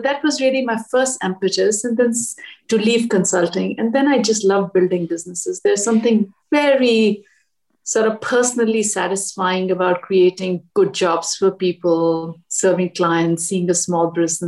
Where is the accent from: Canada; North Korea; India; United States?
India; Delhi; I grew up in Delhi and it was in the mid 80s